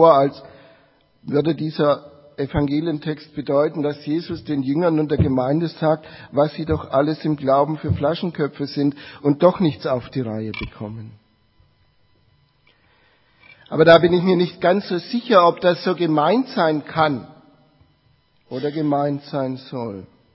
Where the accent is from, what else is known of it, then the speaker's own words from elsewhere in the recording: Nuremberg, Bavaria, Germany; Ich wurde eingesegnet in meiner Heimatgemeinde Nürnberg-Paulus.